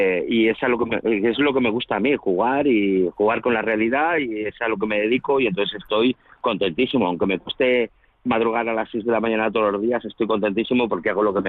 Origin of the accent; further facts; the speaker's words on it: Aragon, Spain; nos libera un poco de todos los complejos que tenemos los aragoneses, que hemos tenido durante muchos años, de, bueno, desde nuestro acento hasta dentro de nuestra posición en España.